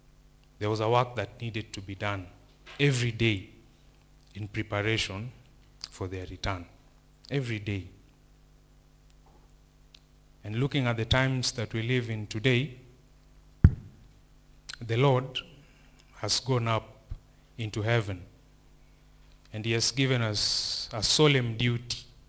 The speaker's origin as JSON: {"language": "English", "town": "Kisumu", "region": "Kisumu County", "country": "Kenya", "said": "I come from Kisumu, and Kisumu is a city"}